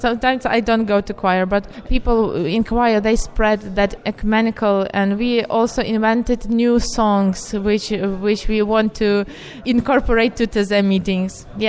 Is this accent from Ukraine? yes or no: yes; Lviv, Lviv Oblast, Ukraine; Polish is a second language; Z Lwowa, Lemberga or Lviv. Jestem z Ukrainy.